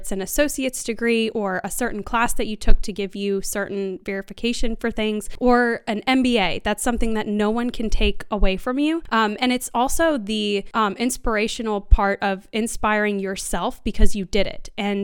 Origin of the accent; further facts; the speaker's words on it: Richmond, Virginia, United States; So I grew up in Richmond, Virginia, capital of Virginia, and lived there my whole life.